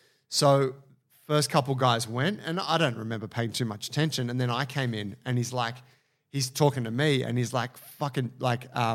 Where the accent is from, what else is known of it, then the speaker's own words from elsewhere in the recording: Australia; I said, oh, I'm just here for a week. You know, I'm from Australia. You know, I'm like a blue belt.